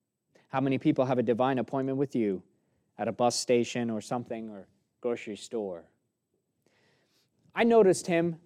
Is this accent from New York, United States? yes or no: yes; New York, United States; I noticed that I was better dressed as a New Yorker than most Nebraskans there at the firm that I worked at in Omaha.